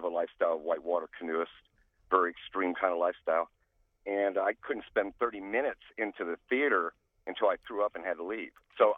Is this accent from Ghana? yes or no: yes; Ghana; I was in Ghana, West Africa. I'm a Ghanaian.